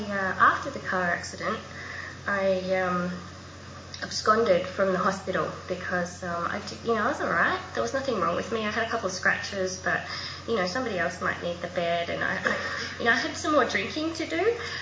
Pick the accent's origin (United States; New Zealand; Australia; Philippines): Australia; Adelaide, South Australia; also born or lived in Melbourne; I grew up in Adelaide, and I moved to Melbourne.